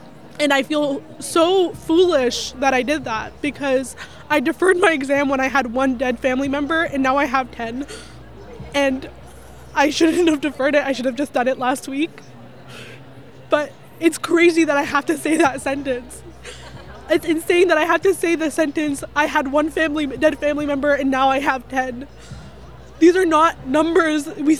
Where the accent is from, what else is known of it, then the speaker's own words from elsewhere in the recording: Ottawa, Ontario, Canada; I was born and raised in Ottawa. My mother is from Palestine. My family were exiled to Gaza in 1948 and have been there since.